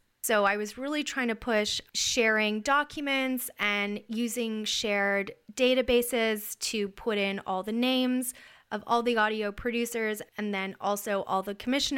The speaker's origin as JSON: {"language": "English", "country": "Canada", "said": "I'm not actually American, I'm Canadian."}